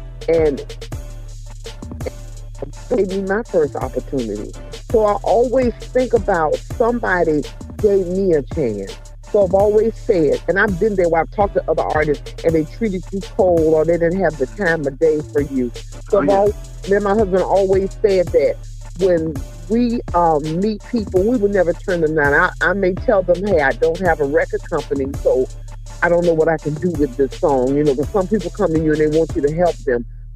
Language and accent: English; Gainesville, United States; So born and raised in Gainesville, and so seven kids and pastor PK, so pastor's kid, and I'm still doing what I do, still singing